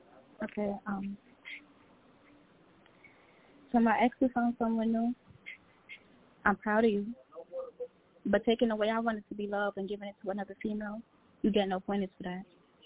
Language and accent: English; Brooklyn, New York, United States; I'm from Brooklyn.